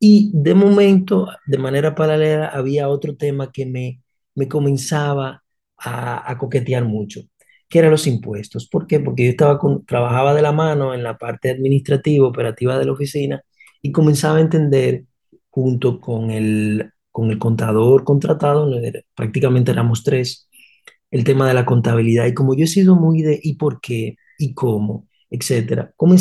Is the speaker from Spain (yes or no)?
no; Santo Domingo, Dominican Republic; Yo soy de Santo Domingo, de abuelos que fueron migrantes, no alemán, judío y español.